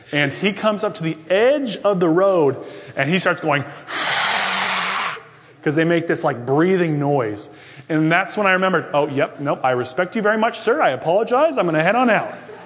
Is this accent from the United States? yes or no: yes; Florida, United States; I grew up in Florida my whole life. Born and raised. Born in Orlando. Grew up near Tampa area. Lived there for 18 years.